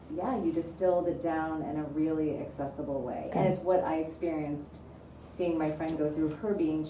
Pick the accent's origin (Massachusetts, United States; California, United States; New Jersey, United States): Massachusetts, United States; Boston; And I say it's like the valley because I'm from Boston.